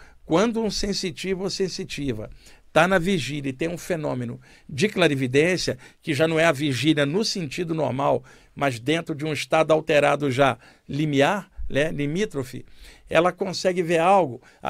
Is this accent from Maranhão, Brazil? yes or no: no; Rio de Janeiro, Brazil; Eu cresci na Baixada Fluminense do Rio de Janeiro.